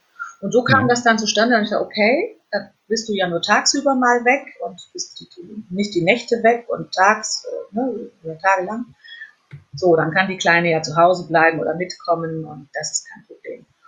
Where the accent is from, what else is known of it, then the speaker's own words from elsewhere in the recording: Fulda, Hesse, Germany; ganz liebe Grüße in meine alte Heimat nach Fulda.